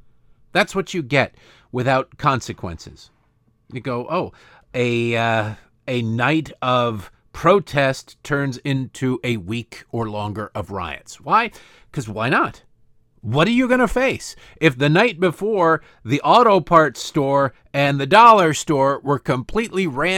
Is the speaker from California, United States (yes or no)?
no; Detroit, Michigan, United States; I grew up in Detroit.